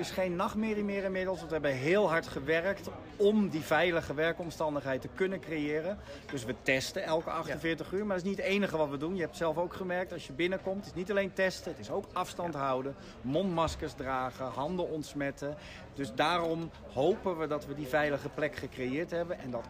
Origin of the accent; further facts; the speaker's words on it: Netherlands; Ik gun het iedereen, maar ik ben Nederlander, hè?